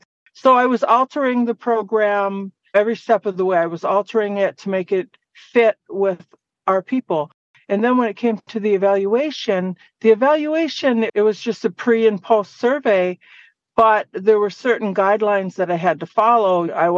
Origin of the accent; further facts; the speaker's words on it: Sault Ste. Marie, Michigan, United States; I'm from Bawating, which is the Sault Ste. Marie area. That's in Michigan. I'm Ojibwe, and I'm from the Bear Clan